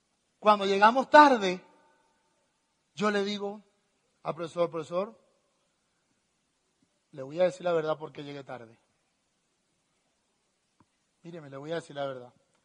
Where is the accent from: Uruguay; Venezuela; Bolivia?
Venezuela; Uy, que soy muy venezolano. Yo no hablo castellano, ya hablo venezolano, disculpen.